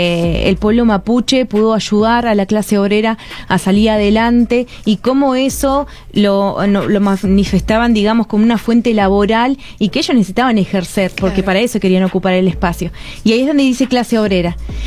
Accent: Argentina; now in Mexico; Como argentina estoy recontra orgullosa y dichosa.

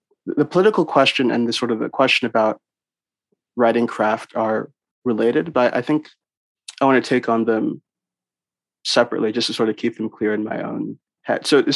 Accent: Virginia, United States; in the sense that I grew up in Northern Virginia. And so when I would come home from college to do internships in DC, I just have a place to stay with my parents.

